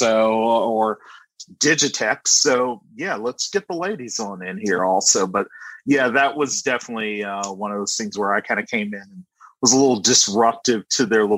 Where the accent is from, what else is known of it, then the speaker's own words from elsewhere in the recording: Greenville, Mississippi, United States; born there; I'm more or less born in Mississippi, a little small town called Greenville.